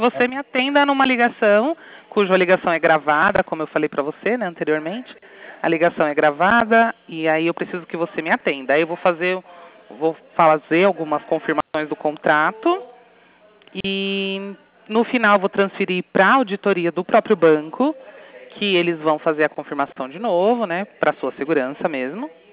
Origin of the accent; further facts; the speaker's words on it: Sorocaba, São Paulo, Brazil; Mas eu não sou de Vargem Grande, sou de Sorocaba.